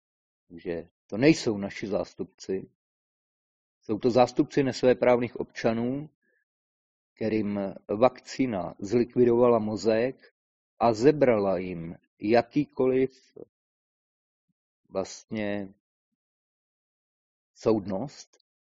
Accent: Moravia, Czechia; i když jsem Moravák, tak když řeknu moje země, tak myslím Československo.

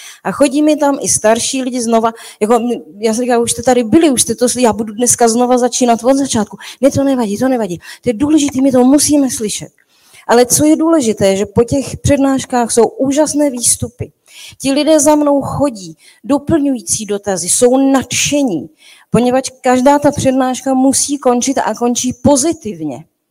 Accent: Jihlava, Vysočina Region, Czechia; jsem z Jihlavy

